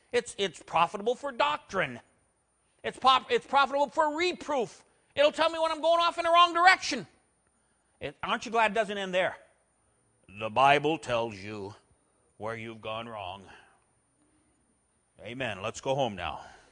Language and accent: English; Montana, United States; I was raised in Western Montana.